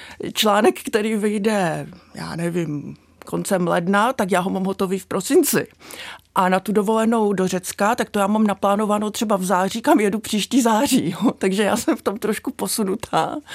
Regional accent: Ostrava, Moravian-Silesian Region, Czechia; now in Beskydy, Czech Republic; já vlastně pocházím z Ostravy, takže jsem tak napůl Ostrava, napůl ty Beskydy.

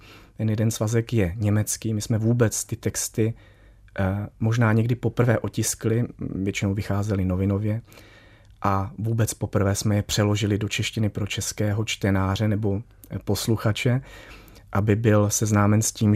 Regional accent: Osoblaha, Moravian-Silesian Region, Czechia; já jsem vyrůstal na vesnici v Osoblaze, takže jsem byl konfrontovaný s něčím větším

